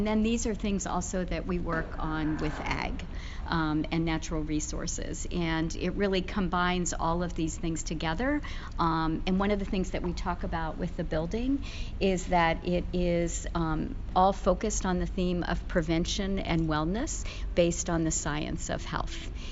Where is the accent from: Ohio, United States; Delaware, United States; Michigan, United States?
Delaware, United States; Newark; because I'm originally from Newark and from Delaware, grew up here.